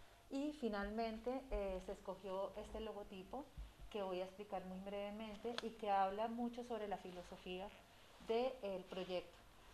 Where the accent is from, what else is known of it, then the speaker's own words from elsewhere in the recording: Bogotá, Colombia; Yo conocí de este proyecto porque soy bogotana